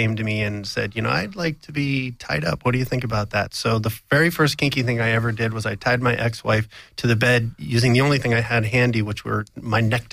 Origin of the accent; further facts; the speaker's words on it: New York, United States; moved away as an adult; No, I'm from New York. I moved out here 8 years ago.